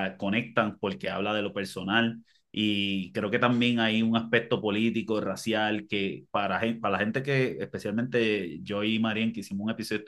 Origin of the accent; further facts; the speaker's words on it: Panama; O sea, panameño, afro, cultura similar, somos caribeños